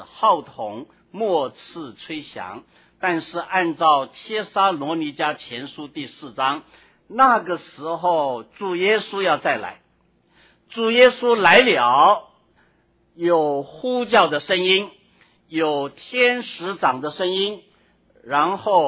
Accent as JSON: {"language": "Chinese", "country": "China", "said": "我们中国人是吃饱了没有哈？"}